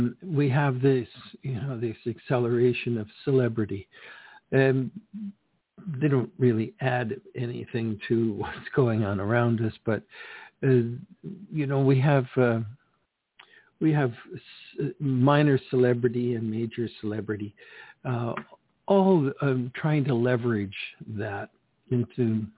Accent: Canada; She was and is a large part of my life as a Canadian who with roots from Scotland back in the 18th century landed here, like a lot of people still to this day coming to these shores for a better life.

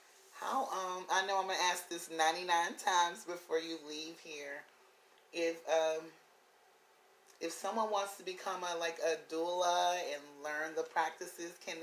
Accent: the South, United States; I'm from the South where you sat with elders and these times are gone.

